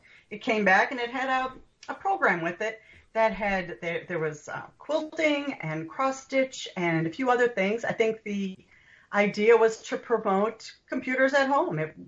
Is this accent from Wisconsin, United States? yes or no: yes; Wisconsin, United States; For sure. And I'm from Wisconsin. We're pretty cheap.